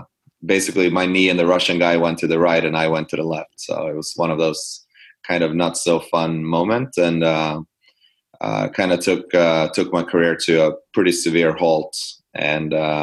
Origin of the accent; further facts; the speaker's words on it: Sweden; English is a second language; Yeah, I was ranked number two in the country growing up in Sweden.